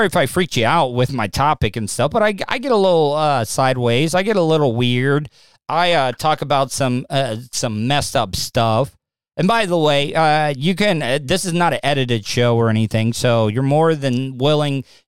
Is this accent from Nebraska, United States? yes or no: no; Florida, United States; Living in the South, I'm a Florida cracker, born and raised in Florida, and it's just Florida's a different. It's almost its own country almost sometimes.